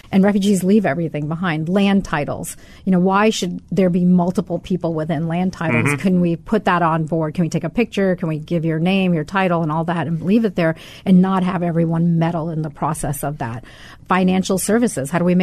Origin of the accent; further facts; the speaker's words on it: United States; So my parents are immigrants, and as we were growing up here, we've lived in dual cultures. So we're American.